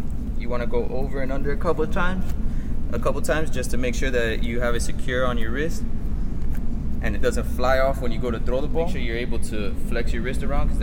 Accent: Miami, Florida, United States; I'm from Miami, Florida.

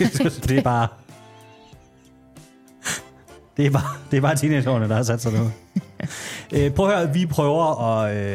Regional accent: Skanderborg, Central Denmark Region, Denmark; jeg er fra Skanderborg.

